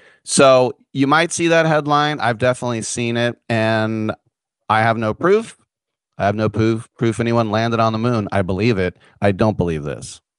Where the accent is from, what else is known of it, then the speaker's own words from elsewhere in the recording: California, United States; being a Californian, we can't fire full auto at gun ranges here.